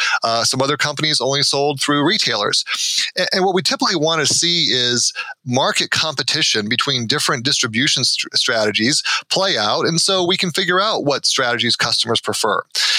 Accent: Michigan, United States; And then in other states, like my home state of Michigan, there has been legislation in 2014 actually to block Tesla's entry

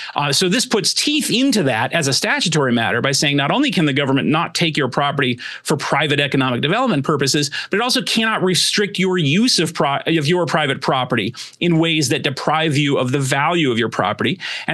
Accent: Arizona, United States; But I'm glad to say that here in my home state of Arizona

